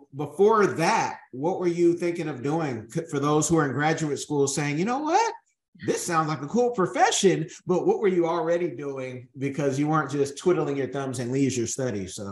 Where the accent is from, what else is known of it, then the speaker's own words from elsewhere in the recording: Oakland, California, United States; I'm from Oakland.